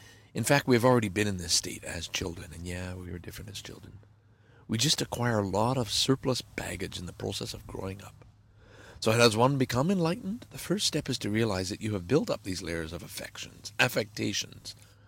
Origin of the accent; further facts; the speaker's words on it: Lachine, Quebec, Canada; we had a gang in Lachine, right? Okay, that's my sort of my hometown.